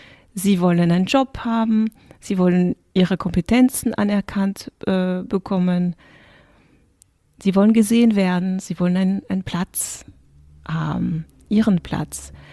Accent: France; weil ich bin ursprünglich in Frankreich aufgewachsen und mein Vater kommt aus dem Senegal, das heißt, ich bin dunkelhäutig, meine Mutter ist Irin.

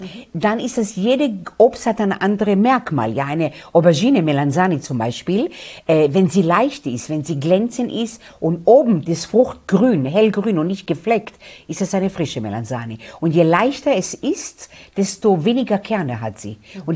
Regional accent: Israel

